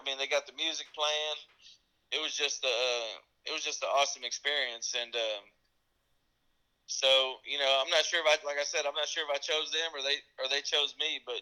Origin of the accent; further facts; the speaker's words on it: Houston, Texas, United States; I said, I'm from Houston.